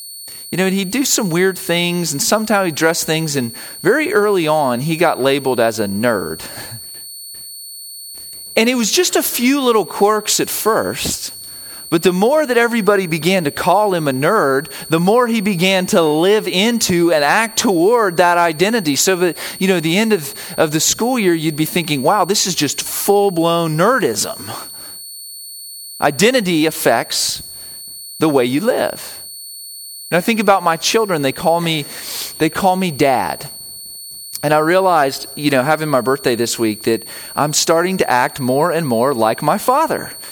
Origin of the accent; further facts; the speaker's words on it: the South, United States; I never really understood how being a Southerner, where I lived, affected everything that I thought about the world. But I move up north and they would constantly make fun of me. Just about like the way that I would talk